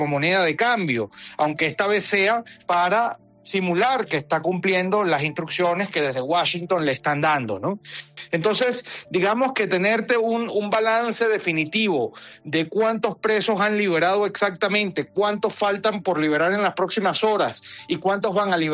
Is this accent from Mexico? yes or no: no; Venezuela; como venezolanos a todos nos inquieta la situación que tienen los venezolanos injustamente presos